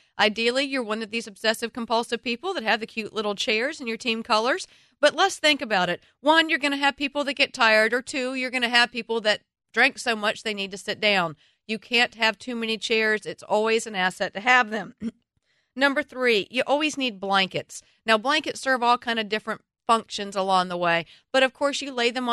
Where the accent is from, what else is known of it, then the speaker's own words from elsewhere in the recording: the South, United States; Growing up in the South, there's always been mounds and platters of all this great food.